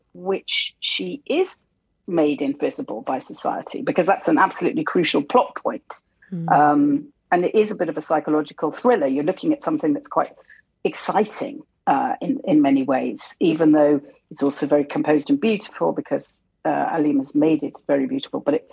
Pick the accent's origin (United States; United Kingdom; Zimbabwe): United Kingdom; Wales; I was brought up in Wales, and all my family are in Wales. So, and I have indeed in the past tried to learn Welsh, and I'm now getting a lot better with a lot of help.